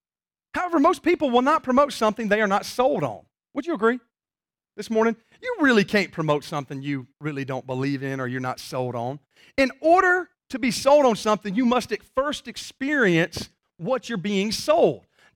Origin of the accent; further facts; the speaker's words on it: Monroe, United States; I'm from Monroe. You know, I gotta understand in Monroe terms. So I'm going to give it to you in Monroe, okay?